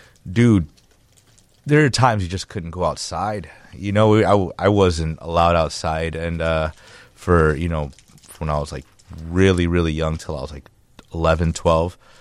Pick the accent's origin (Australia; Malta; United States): United States; Chicago, Illinois; also born or lived in Mexico; I'm from Chicago, Chicagoland area. Grew up between Maywood, Stone Park, and Logan Square. My earliest memories were actually in Maywood and Mexico, where my mom is from.